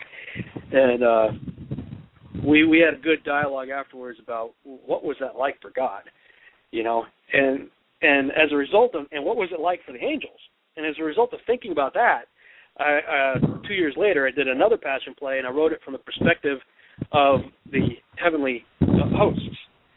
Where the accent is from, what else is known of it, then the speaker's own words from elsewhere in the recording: Massachusetts, United States; And, of course, growing up in Massachusetts, it's a very heavy Catholic environment.